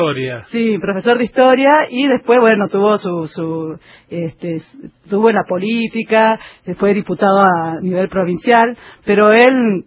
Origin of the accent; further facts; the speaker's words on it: Tilcara, Jujuy, Argentina; La verdad que mi pueblo es maravilloso, y no es porque sea mi pueblo, no, pero siempre yo tengo la suerte de haber nacido en el lugar donde quiero morir también, y ver los cerros, la cultura que tiene Tilcara, que tenemos los quebradeños